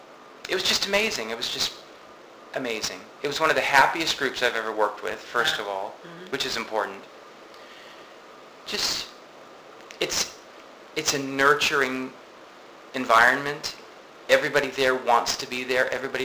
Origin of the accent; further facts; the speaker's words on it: Tampa, Florida, United States; I'm from Tampa, so Tampa's not a small town, but it's not a big town.